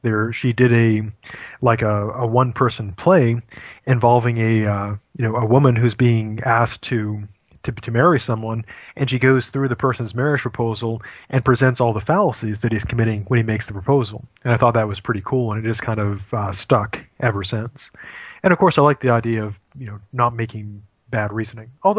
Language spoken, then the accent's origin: English; Maine, United States; But I'm originally from Maine.